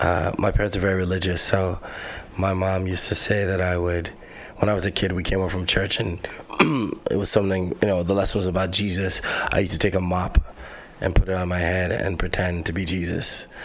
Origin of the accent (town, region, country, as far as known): Canada